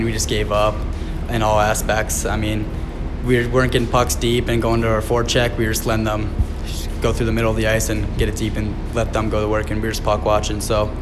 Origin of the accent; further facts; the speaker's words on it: Cleveland, Ohio, United States; now in Olds, California, United States; I'm from Cleveland, Ohio, and I'm 18 years old.